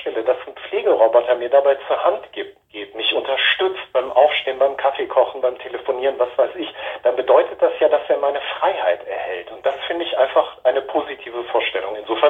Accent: Japan; Dann folgten halt Jahre meiner Kindheit in Japan

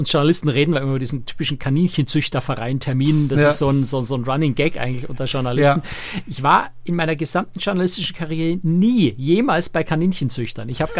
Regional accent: Weilheim in Oberbayern, Bavaria, Germany; ich bin in Weilheim aufgewachsen, Weilheim in Oberbayern

